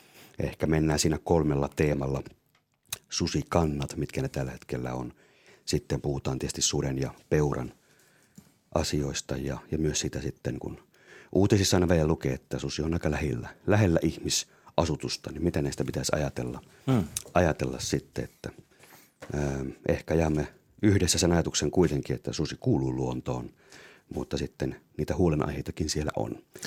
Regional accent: Ostrobothnia, Finland; now in Pirkanmaa, Finland; kun mä oon Pohjanmaalta kotoisin, niin siellä ei minun nuoruudessani edes tunnettu hirvikärpäsiä, mutta kun tulin sitten Pirkanmaalle

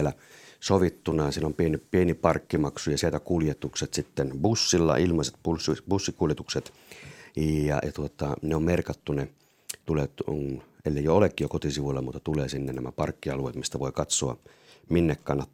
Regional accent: Ostrobothnia, Finland; now in Pirkanmaa, Finland; kun mä oon Pohjanmaalta kotoisin, niin siellä ei minun nuoruudessani edes tunnettu hirvikärpäsiä, mutta kun tulin sitten Pirkanmaalle

